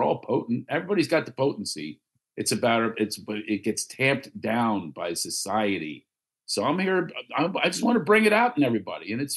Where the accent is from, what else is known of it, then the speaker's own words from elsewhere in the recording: Philadelphia, Pennsylvania, United States; now in Los Angeles, United States; You know, I live in LA. They think you need to sit on a rock in Sedona for enlightenment. But I'm also from Philadelphia.